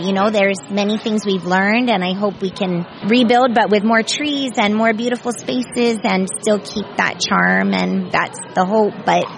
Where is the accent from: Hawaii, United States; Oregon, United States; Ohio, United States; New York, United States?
Hawaii, United States; I am born and raised in Hawaii, and my ohana is from Lahaina.